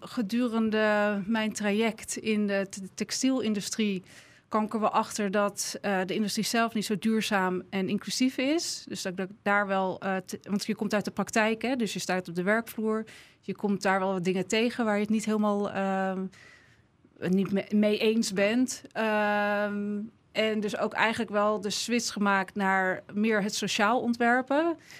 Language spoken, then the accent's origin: Dutch; Haarlem, North Holland, Netherlands; born there; ik ben 42 jaar oud. Ik ben geboren in Haarlem, om precies te zijn in de Gerberstraat. Op dit moment woon ik in de Kleverparkbuurt.